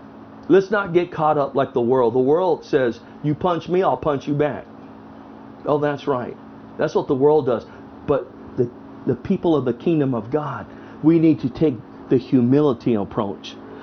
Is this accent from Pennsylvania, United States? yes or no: no; National City, California, United States; Those of you know I grew up in National City. I can get NC on them.